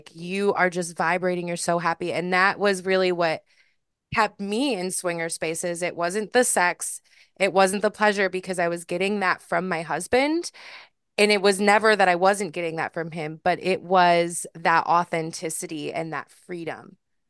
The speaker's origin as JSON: {"language": "English", "country": "United States", "said": "I think in America in general, because I'm from America, you're also from the States."}